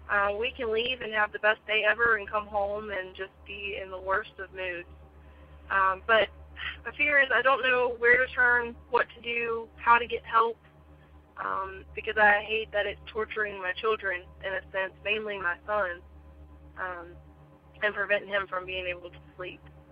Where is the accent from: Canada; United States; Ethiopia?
United States; Virginia; by the way, and I'm from Virginia.